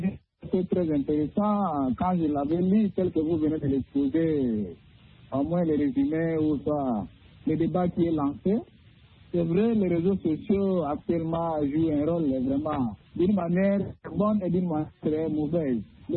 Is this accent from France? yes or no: no; DR Congo; chez moi, en RDC